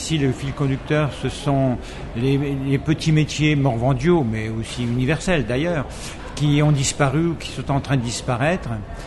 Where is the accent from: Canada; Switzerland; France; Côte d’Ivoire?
France; Arnay-le-Duc, Bourgogne-Franche-Comté; born there; Je suis né bourguignon, comme mon nom le laisse entendre. Plutôt mal. En fait, je suis né à Arnay-le-Duc, en Côte d'Or.